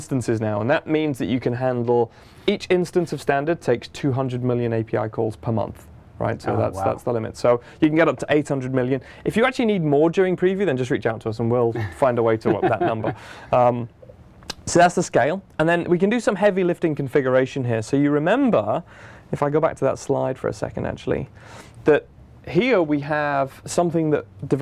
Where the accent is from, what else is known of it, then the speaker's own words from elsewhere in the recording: United Kingdom; I'm going to say maths, because I'm British. That's how we say it. We don't say math.